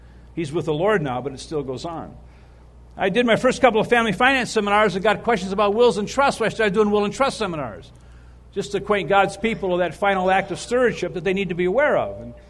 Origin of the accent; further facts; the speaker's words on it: Toledo, Ohio, United States; I grew up in Toledo, and I went to the University of Toledo